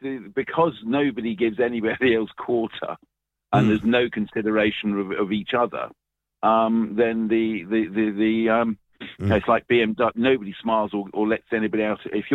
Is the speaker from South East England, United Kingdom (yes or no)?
yes; Brighton, South East England, United Kingdom; I was brought up in Brighton, so I remember the fights between the mods and the rockets.